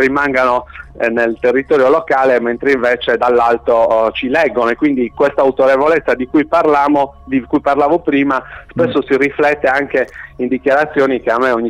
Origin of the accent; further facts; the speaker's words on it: Sardinia, Italy; io sì, sono sardo al 100%